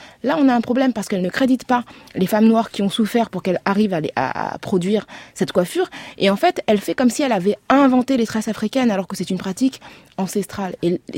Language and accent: French; France; on parle de la France parce que je suis française